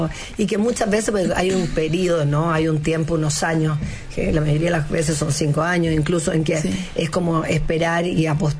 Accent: Chile; el corazón que tenemos como chilenos, así que un tremendo orgullo

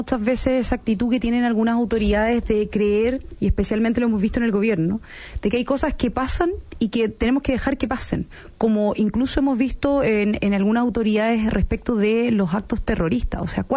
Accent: Los Lagos, Chile; Porque yo también vengo del sur de Chile y hemos corrido el riesgo, incluso en la región de los Lagos

